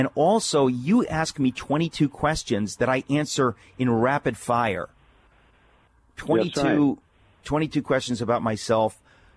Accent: United States; It's really outrageous. It makes me angry as an American.

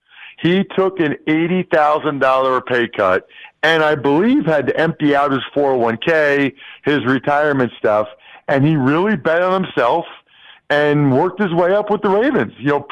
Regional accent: Pennsylvania, United States; Knowing Mike Pettine a little bit, I'm from Pennsylvania. He and his dad were both high school coaches in the area.

